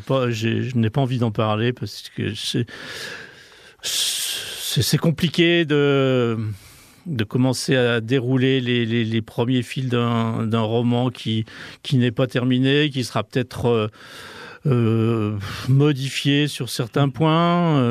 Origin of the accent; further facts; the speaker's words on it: Ambérieu-en-Bugey, Auvergne-Rhône-Alpes, France; born there; je suis né en Berrieux, j'habite en Berrieux, et en Berrieux, peu de gens le savent, c'est la capitale de l'autobiographie.